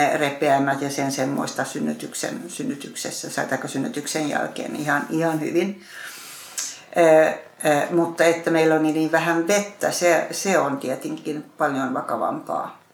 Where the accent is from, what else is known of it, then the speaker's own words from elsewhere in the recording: Ostrobothnia, Finland; uskon Jumalaan ja mä oon varttunut uskollisessa perheessä Pohjanmaalla